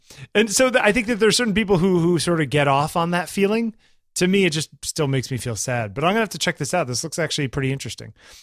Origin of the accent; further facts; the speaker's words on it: Waterbury, Connecticut, United States; You know, there was a mall when I was growing up in Waterbury, Connecticut, called the Naugatuck Valley Mall.